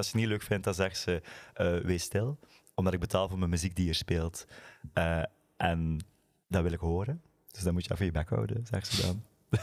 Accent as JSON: {"language": "Dutch", "town": "Ostend", "region": "Flanders", "country": "Belgium", "moved": "as an adult", "lives_now": "Amsterdam, Netherlands", "said": "En ik kom dus uit Vlaanderen, zoals hij misschien hoort. En verhuis naar Amsterdam door studie en daar blijven hangen, zoals zoveel."}